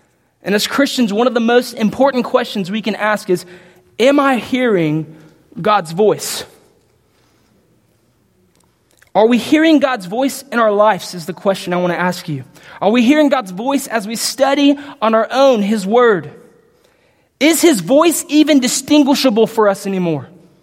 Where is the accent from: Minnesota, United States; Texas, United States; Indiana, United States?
Texas, United States; Pearland; I didn't grow up here. I grew up in Pearland.